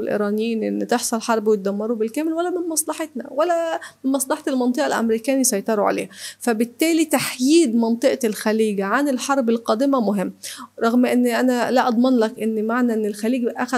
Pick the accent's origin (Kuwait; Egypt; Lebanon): Egypt; احنا مصريين قدماء